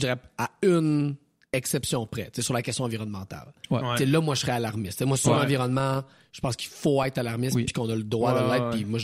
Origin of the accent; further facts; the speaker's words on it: Thetford Mines, Quebec, Canada; Moi, je viens de la région de Thetford Mines. Quand j'étais jeune